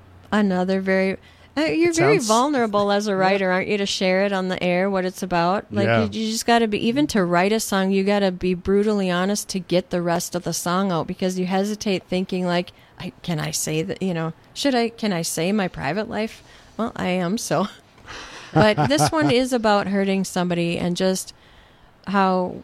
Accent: North Dakota, United States; North Dakota is where I'm from.

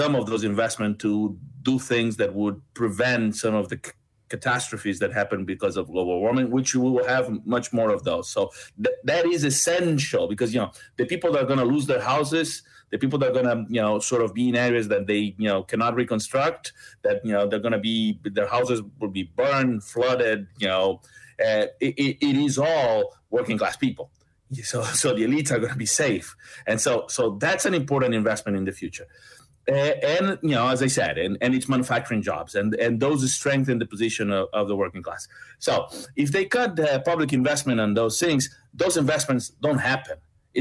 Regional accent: Argentina; English is a second language; I come from Latin America. We're dealing in Argentina with 200% and something.

